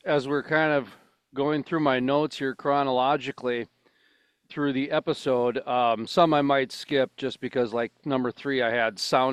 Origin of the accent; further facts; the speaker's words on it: Minnesota, United States; also born or lived in North Dakota; Okay, I come from Western Minnesota, Eastern North Dakota. I'm 7 hours away from the nearest oil and gas rig.